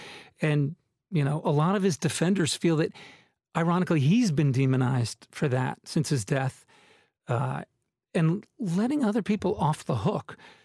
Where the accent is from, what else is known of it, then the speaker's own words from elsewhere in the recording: United States; You know, we inherit this toxic legacy as Americans.